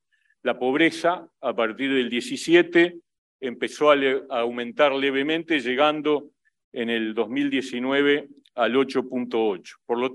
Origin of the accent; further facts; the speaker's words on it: Uruguay; yo voy a señalar las características de lo que ha ocurrido en mi país y cuáles son las lecciones que aprendimos de este tiempo tan desafiante. En Uruguay, la pandemia llegó